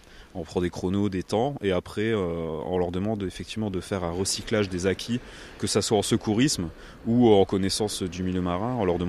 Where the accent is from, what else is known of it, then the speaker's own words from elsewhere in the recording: Grand Est, France; on vient du Grand Est. C'est pas une région où on a beaucoup de plages. On a des jolis lacs. Il y a quelques plages sur ces lacs.